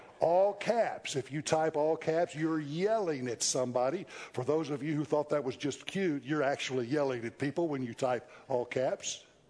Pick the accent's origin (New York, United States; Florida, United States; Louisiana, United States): Louisiana, United States; New Orleans; I'm from New Orleans, Louisiana, and you can tell by looking at me, food is a really big deal.